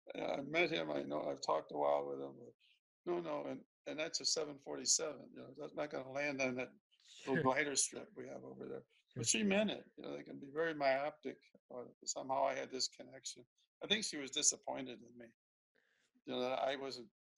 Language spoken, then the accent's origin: English; Buffalo, New York, United States; I'm coming from Buffalo. It's right on the Canadian border.